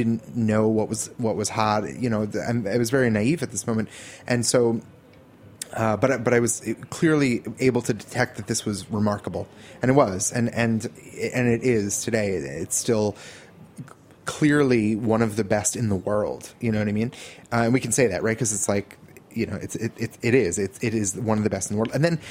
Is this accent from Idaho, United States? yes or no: no; New Jersey, United States; it was a type of like communal eating that growing up in New Jersey, like I didn't have that at all.